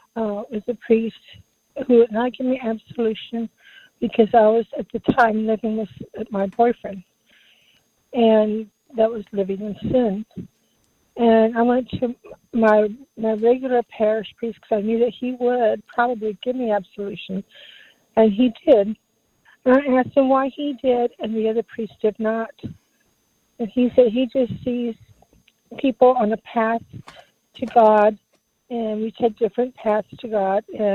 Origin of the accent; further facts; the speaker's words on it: San Antonio, Texas, United States; And I'm from San Antonio, Texas.